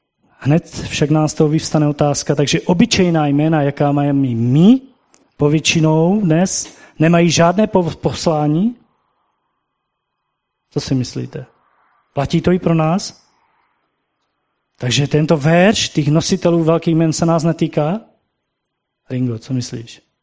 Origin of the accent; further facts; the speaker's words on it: Moravia, Czechia; U nás na Moravě říkáme zašknůřenec.